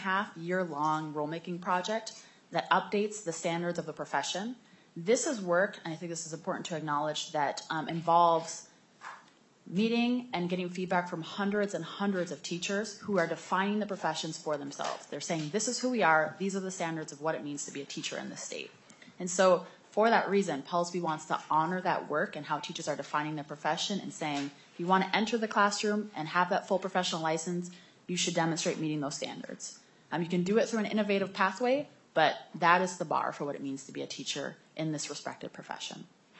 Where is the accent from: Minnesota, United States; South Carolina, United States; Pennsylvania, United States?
Minnesota, United States; I grew up in Minnesota, went to Robbinsdale Cooper